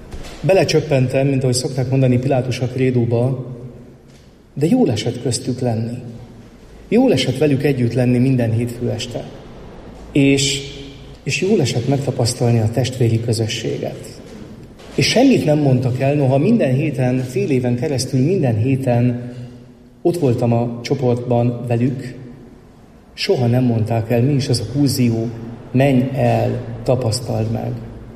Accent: Karcag, Jász-Nagykun-Szolnok, Hungary; Karcagon születtem, Karcagon nőttem föl, Karcag nagykunságnak a fővárosa, és büszkén vallja is ezt magáról mind a mai napig.

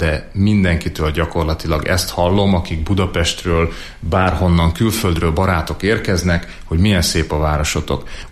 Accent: Lučenec, Banská Bystrica Region, Slovakia; born or raised there; now in Hungary

